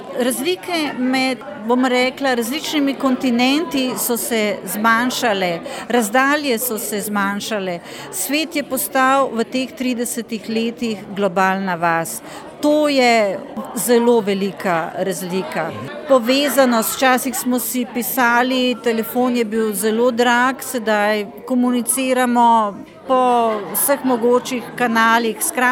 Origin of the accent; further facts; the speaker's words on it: Ljubljana, Central Slovenia, Slovenia; born there; now in Notranjska, Slovenia; Rojena sem v Ljubljani, sedaj pa živim na Notranjskem že 18 let.